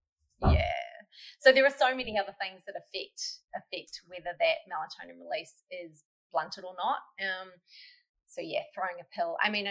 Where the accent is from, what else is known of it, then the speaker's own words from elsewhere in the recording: New Zealand; I'm a Kiwi in case you couldn't tell.